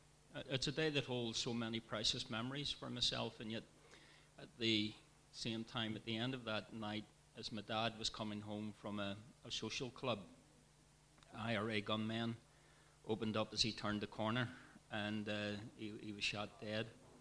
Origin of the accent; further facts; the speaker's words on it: Belfast, Northern Ireland, United Kingdom; I grew up in East Belfast. So if you see any footage from Belfast, you see the two Heartland and Wolf cranes, the big yellow cranes. I grew up in the shadow of those cranes.